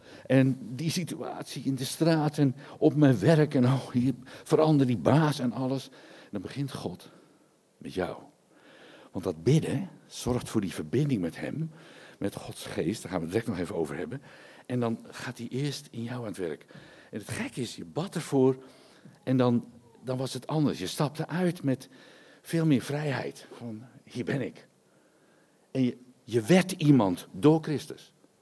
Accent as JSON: {"language": "Dutch", "country": "Netherlands", "said": "Dat zei ik altijd, nee, ik ben Hollander."}